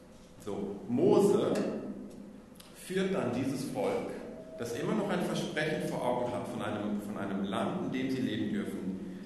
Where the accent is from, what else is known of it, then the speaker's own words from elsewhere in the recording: DR Congo; moved away as an adult; now in Hamburg, Germany; ich bin gebürtiger Kongolese, was man nicht auf Anhieb sieht, hängt damit zusammen, dass ich Missionskind bin. Also ich bin in Afrika aufgewachsen, mit 18 nach Deutschland gekommen und im Laufe der Jahre auch tatsächlich in Hamburg gelandet. Das war so 2015.